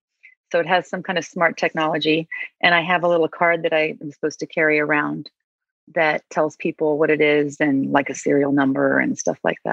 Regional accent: the South, United States; accent: Southern; There's my Southern accent, super apprehensive about it

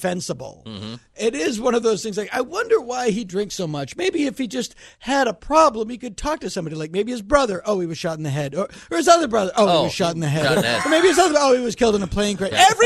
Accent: Massachusetts, United States; I'm from Massachusetts.

